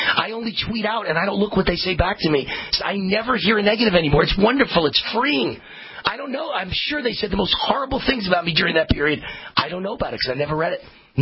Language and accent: English; New York, United States; born there; I was born in New York, you know, went to an all-black school.